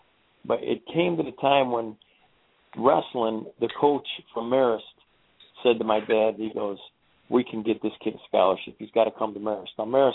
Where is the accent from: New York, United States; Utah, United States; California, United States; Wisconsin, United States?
California, United States; Oakland; I grew up in Oakland, which is right down the street from where we're at.